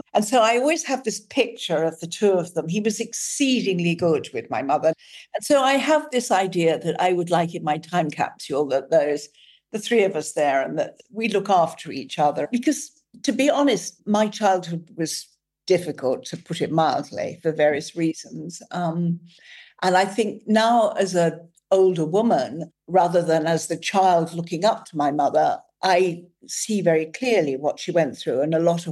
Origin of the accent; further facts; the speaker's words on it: England, United Kingdom; because I grew up in England, I'm actually more Irish than English.